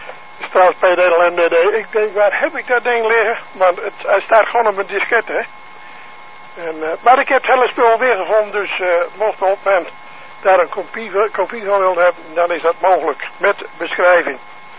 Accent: Sint-Anne, Netherlands; now in Hogesmilde, Netherlands; En ik kom officieel uit Sint-Anne en ik sta al 32 jaar in Hogesmilde.

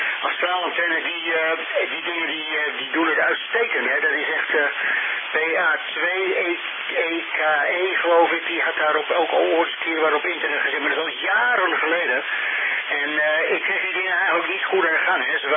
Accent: Netherlands; we zijn wel Nederlanders natuurlijk, hè.

